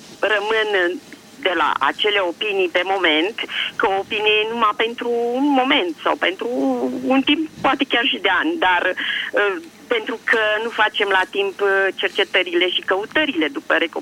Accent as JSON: {"language": "Romanian", "region": "Bucharest", "country": "Romania", "said": "sunt din București."}